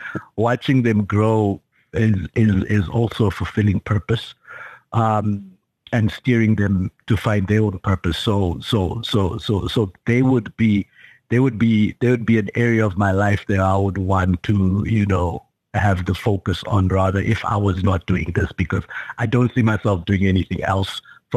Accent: Windhoek, Khomas, Namibia; born there; I was born in Windhoek, Katatura, many moons ago, probably still at least, well, before independence, but not too long before

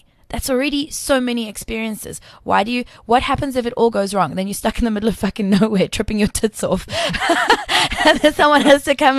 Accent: South Africa; It's okay as a South African not to know everything.

